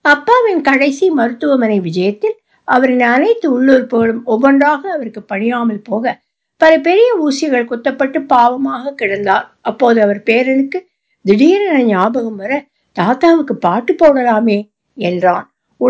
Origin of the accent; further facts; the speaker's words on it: Coimbatore, Tamil Nadu, India; என் சிறு வயதில் நாங்கள் கோயம்புத்தூரில் இருந்தோம்.